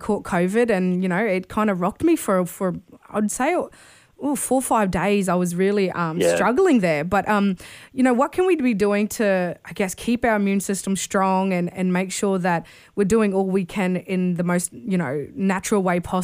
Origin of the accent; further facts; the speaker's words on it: Queensland, Australia; I'm from North Queensland, so this tropical girl just doesn't do winter just yet. I've been down here for a while